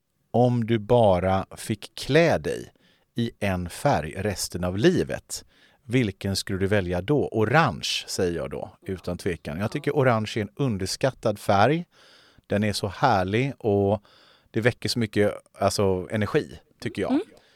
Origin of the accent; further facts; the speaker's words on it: Gothenburg, Västra Götaland County, Sweden; now in Österåker, Sweden; Jag är 48 år gammal. Jag är från Göteborg från början. Och jag har bott i Österåker nu sedan 2021.